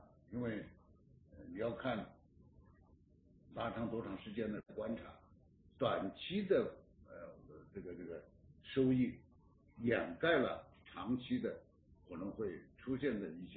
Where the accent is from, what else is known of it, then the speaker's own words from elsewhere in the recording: southern China, China; 我在南方长大，我在武汉上大学